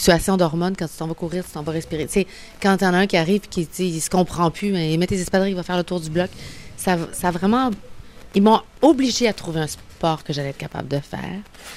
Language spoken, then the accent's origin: French; Sainte-Foy, Quebec, Canada; Tu sais, moi, j'ai grandi à Sainte-Foy. Lieu extraordinaire.